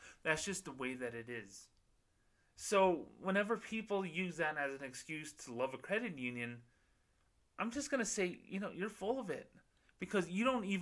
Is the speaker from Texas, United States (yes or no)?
no; Las Cruces, New Mexico, United States; my hometown of Las Cruces, New Mexico.